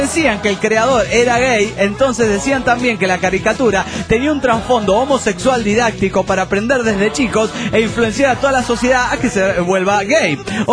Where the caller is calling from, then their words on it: San Ignacio, Misiones, Paraguay; Hola, soy … de San Ignacio en Paraguay.